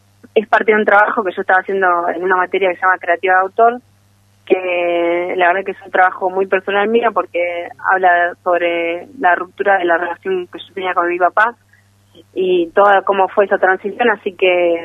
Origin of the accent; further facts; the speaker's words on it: Azul, Buenos Aires Province, Argentina; also born or lived in San Nicolás; Pero solamente nací ahí, estuve un mes y me volví azul. Y yo nací, o sea, que crecí toda mi vida en azul.